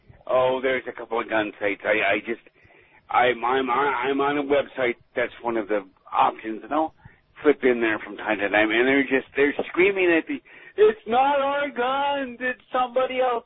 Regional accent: Canada; I'm a Canadian. I got the Celsius stuff down.

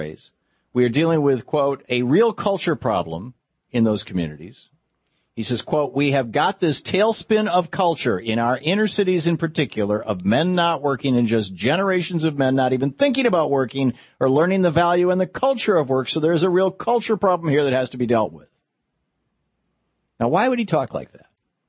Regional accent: Michigan, United States; When I was growing up in Michigan, the Michigan Insurance Bureau

